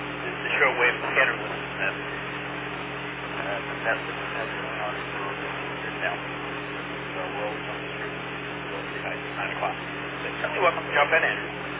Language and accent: English; Staten Island, New York, United States; I'm from Staten Island.